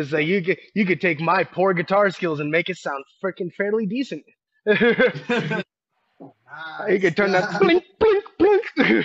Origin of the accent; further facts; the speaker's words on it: Fallon, Nevada, United States; also born or lived in Miami / Las Vegas; So here is the history of … I was born in Miami, and I lived out there for like the first year and a half of my life. Then for the first 4 years after that, I was in Vegas. And then I did the majority of my growing up in Fallon, Nevada.